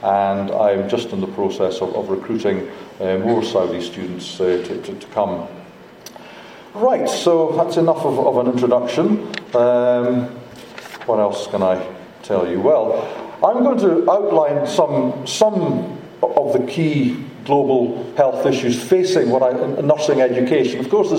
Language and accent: English; Scotland, United Kingdom; now in Hull, United Kingdom; Anybody who understands regional accents in the UK will realise that I'm Scottish. I come from the top of the UK, but I've been living in Hull for quite a long time.